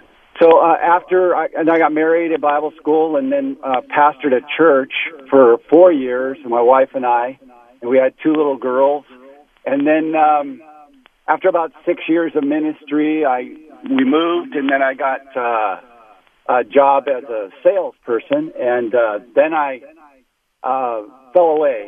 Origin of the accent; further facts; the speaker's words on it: California, United States; So I grew up down in the Southern Cal area in the Jesus movement and came out of the drug scene